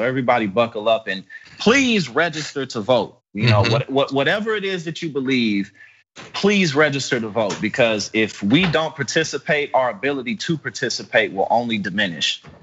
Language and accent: English; St. Louis, Missouri, United States; I'm from St. Louis, Missouri, for instance.